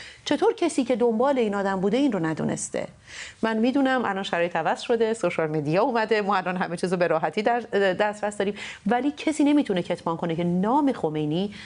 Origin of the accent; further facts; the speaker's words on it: Iran; now in Germany; من در آلمان زمانی که میگم از ایران هستم و ایرانی هستم،